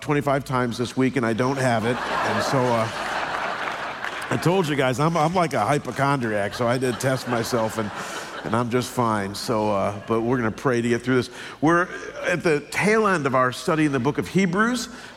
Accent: Midwest, United States; I come from the Midwest, and growing up, we had only two categories of sickness: cold and flu.

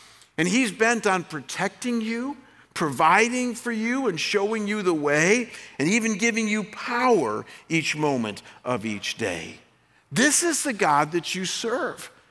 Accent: Chagrin Falls, Ohio, United States; my home growing up in Chagrin Falls, Ohio, and how, you know, in the home I grew up in, it was a two-story colonial, bath and a half, and had four bedrooms upstairs, like so many homes in the Midwest.

